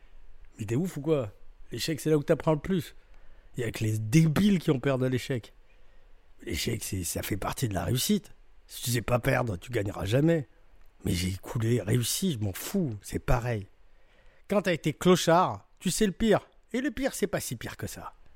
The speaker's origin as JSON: {"language": "French", "country": "France", "said": "non, on est français, nous, on est français, voilà, nos codes"}